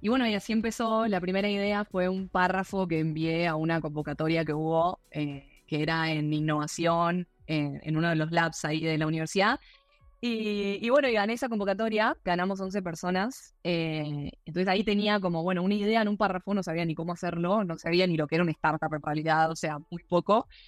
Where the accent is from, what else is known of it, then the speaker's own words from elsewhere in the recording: Argentina; now in Colombia; Soy argentina, viviendo en Colombia hace 3 años.